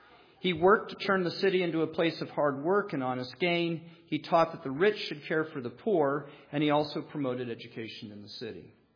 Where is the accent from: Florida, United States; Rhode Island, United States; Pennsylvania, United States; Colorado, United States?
Colorado, United States; Greeley; The church I grew up in Greeley, Colorado, was founded by a minister named Sheldon Jackson back in the late 19th century.